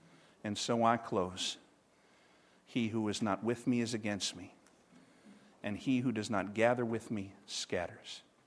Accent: Chicago, Illinois, United States; born there; I love the Green Bay Packers, but I was born in Chicago, Illinois.

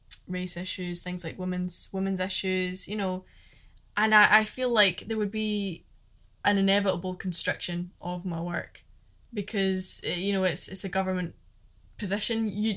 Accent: Scotland, United Kingdom; the response that I get to being openly Scottish, if you want to call it that, on a sort of global platform like something like Twitter or TikTok

